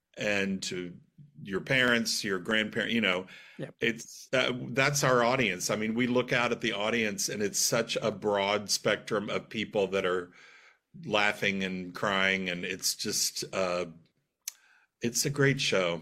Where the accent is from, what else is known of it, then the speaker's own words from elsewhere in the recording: Dallas, Texas, United States; Sorry about that, but grew up, born and raised in Dallas, Texas. And most of my family is still there.